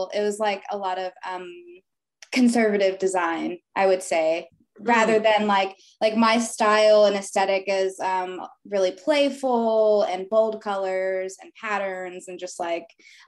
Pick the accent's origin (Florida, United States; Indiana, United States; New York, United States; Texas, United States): Texas, United States; Abilene; now in Austin, United States; So, I went to school for graphic design. And so as soon as I moved from Abilene, Texas